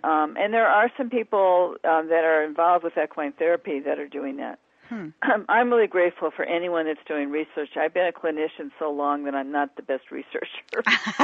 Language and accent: English; Midwest, United States; I'm from the Midwest.